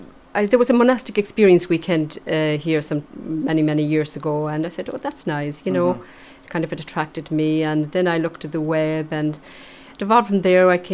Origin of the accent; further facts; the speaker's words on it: Galway, Connacht, Ireland; I'm from Galway.